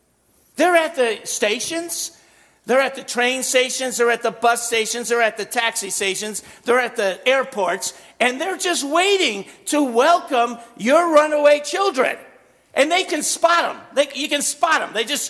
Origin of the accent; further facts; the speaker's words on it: New York City, New York, United States; So I grew up in New York, and I could always tell the kids. When I was 14 to 18, all the teenagers walked the streets in New York City.